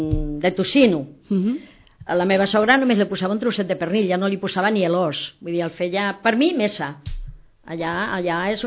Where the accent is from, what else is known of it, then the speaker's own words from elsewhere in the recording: Castilla-La Mancha, Spain; born there; moved away; jo vaig néixer a Castella-La Manxa, un poble molt petit, com ara Vimbodí, però feines tindria 1.000 habitants